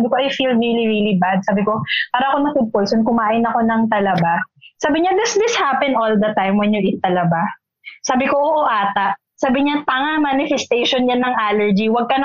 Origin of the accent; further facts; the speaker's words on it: Manila, Metro Manila, Philippines; ako kasi bilang sa Maynila ako lumaki nung pagkabata ko, hindi pa ako actually nakakain ng talaba